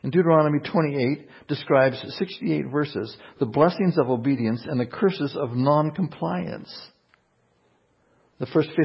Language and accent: English; Canada; As a Canadian citizen, I celebrate your right to choose.